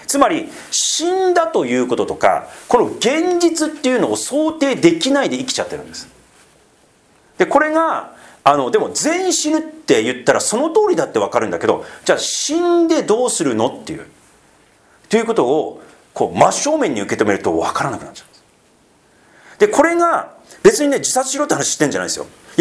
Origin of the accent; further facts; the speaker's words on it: Sendai, Miyagi, Japan; で私がね仙台出身なので